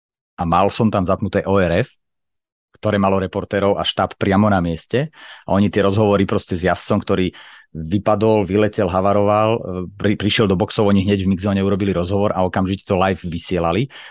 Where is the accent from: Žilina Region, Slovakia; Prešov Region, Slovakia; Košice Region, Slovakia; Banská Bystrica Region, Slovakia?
Banská Bystrica Region, Slovakia; Revúca; pochádzam z Revúce a v čase, keď som ja vyrastal, keď som bol taký tínedžer